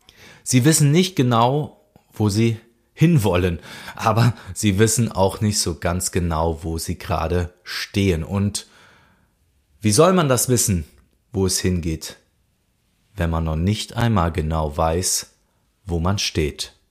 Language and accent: German; Cologne, North Rhine-Westphalia, Germany; Und wenn du jetzt nicht gerade aus meiner Heimat kommst und das für dich sehr fremd klingt, dann möchte ich es dir gerne übersetzen. Es gibt so das Kölsche Grundgesetz